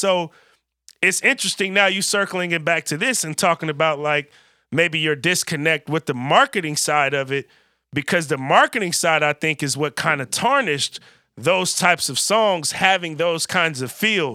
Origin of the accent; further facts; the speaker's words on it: Vallejo, California, United States; And I'm from Vallejo, California, and it's a song called